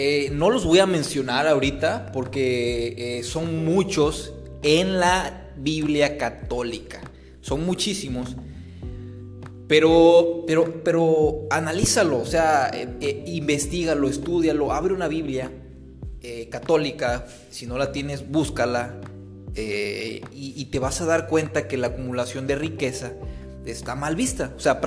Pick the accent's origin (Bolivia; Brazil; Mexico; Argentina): Mexico; born there; En mi caso, pues vengo de la cultura latinoamericana, yo nací en México